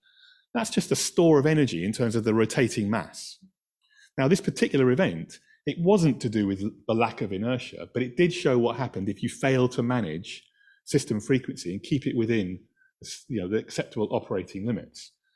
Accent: Scotland, United Kingdom; In Scotland, we got away with it because of the settings of some of the devices.

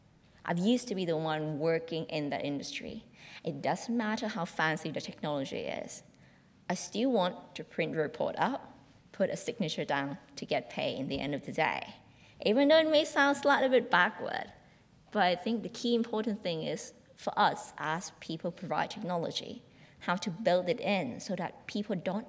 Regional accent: Thailand; I come from Thailand, we're a developing country.

